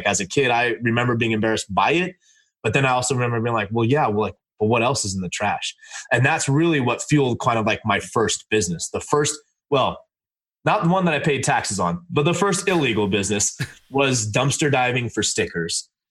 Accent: Los Angeles, California, United States; So I grew up in LA in a motel, and I'm Indian.

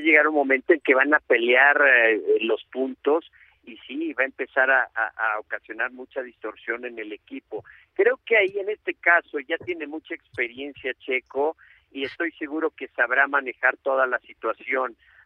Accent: Mexico; como aficionados y como mexicanos también

